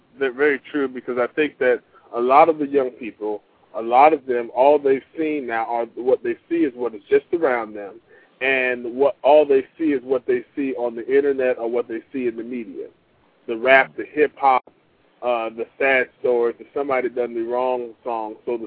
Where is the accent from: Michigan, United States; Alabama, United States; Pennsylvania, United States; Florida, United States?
Florida, United States; Port Salerno; also born or lived in Manhattan; now in Orlando, United States; Well, I was born in Manhattan, New York, but I moved to Florida at a very early age, and I was reared in a little fisherman's town called Port Salerno, Florida.